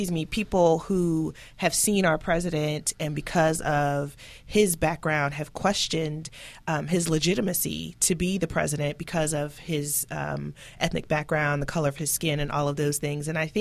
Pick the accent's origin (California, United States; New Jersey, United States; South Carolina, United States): New Jersey, United States; Newark; it kills me every time I go back to my hometown of Newark, New Jersey